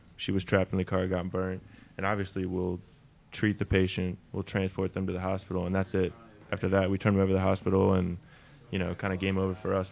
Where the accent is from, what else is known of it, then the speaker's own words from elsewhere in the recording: Pennsylvania, United States; I'm actually from up north. I'm from Pennsylvania. And I moved down here for school